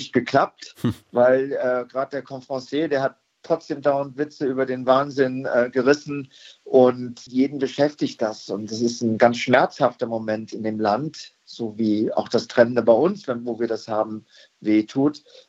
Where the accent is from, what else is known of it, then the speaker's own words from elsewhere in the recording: Germany; Meine Familie ist selber halb britisch. Ich hatte Glück, ich bin Deutscher, ich habe in Oxford studiert